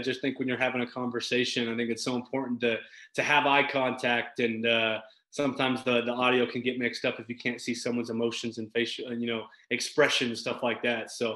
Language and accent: English; Wiggins, Colorado, United States; I'm from Wiggins, Colorado, town of 800 people, country town.